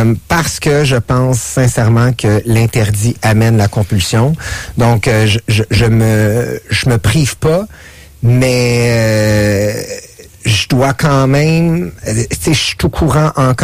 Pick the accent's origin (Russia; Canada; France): Canada; Saint-Jean-sur-Richelieu, Quebec; Je viens de Saint-Jean-sur-Richelieu. J'ai 41 ans.